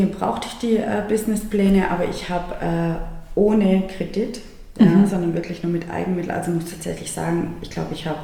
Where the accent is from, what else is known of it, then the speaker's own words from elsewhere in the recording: Baden-Württemberg, Germany; Genau, also ich bin im Schwarzwald geboren und aufgewachsen.